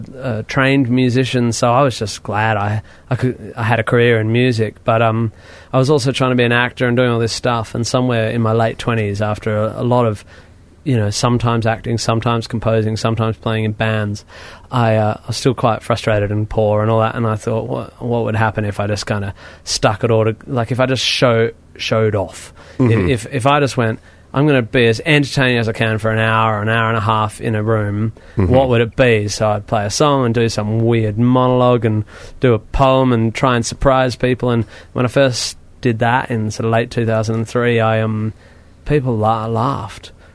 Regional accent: Perth, Western Australia, Australia; Perth, Western Australia.

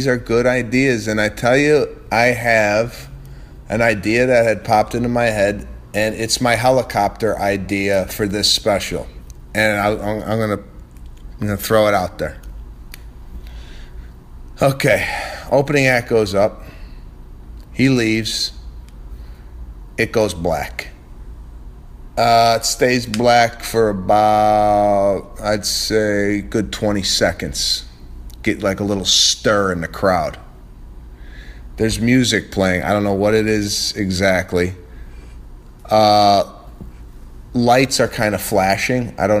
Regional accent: Chicago, Illinois, United States; It was in my hometown, Chicago. I had my family, my friends there.

